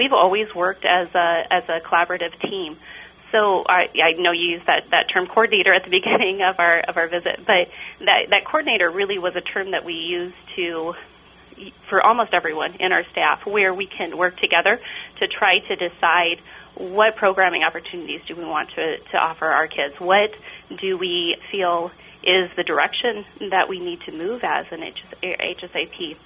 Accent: Iowa, United States; now in North Liberty, United States; I grew up in Southwest Iowa, Atlantic High School, is where I went to school. I moved to the Iowa City area to study at the University of Iowa.

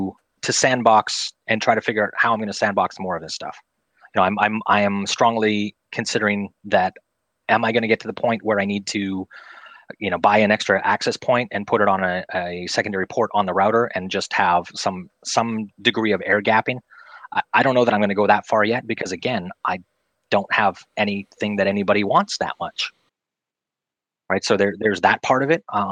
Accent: Canada; I'm Canadian for everybody, just in case.

